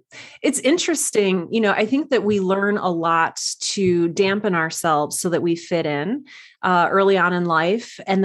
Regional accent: South Dakota, United States; I'm over in the South Dakota.

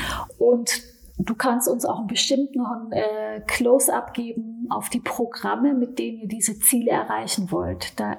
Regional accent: Baden-Württemberg, Germany; wir kommen ja aus Baden-Württemberg

